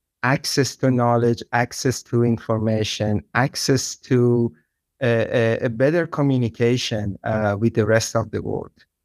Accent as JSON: {"language": "English", "town": "Tehran", "region": "Tehran Province", "country": "Iran", "tie": "born or raised there", "said": "I was born and raised in Tehran, in Iran. I was 6 years old when the Iranian Revolution happened, and it was quite a challenging time for me growing up in Iran"}